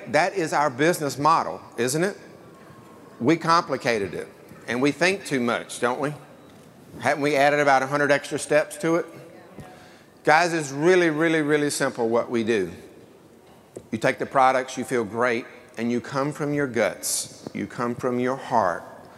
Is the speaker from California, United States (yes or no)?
yes; Temecula, California, United States; Hey everybody … from Temecula, California